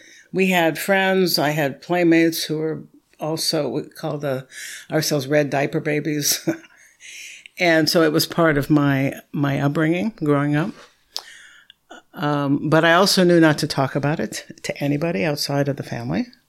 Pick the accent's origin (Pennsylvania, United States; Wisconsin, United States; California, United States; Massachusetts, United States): California, United States; Los Angeles; So I grew up in Los Angeles, and this is quite the story. I grew up raised by parents who were members of the Communist Party in California in the 50s during the McCarthy period.